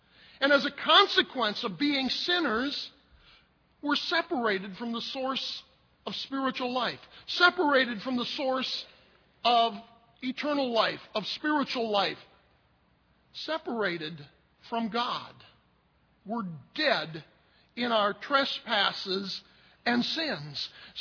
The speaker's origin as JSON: {"language": "English", "region": "Wisconsin", "country": "United States", "tie": "born or raised there", "said": "I grew up in the Wisconsin countryside, and it's not unusual out in the country to see signs posted along fences, no trespassing."}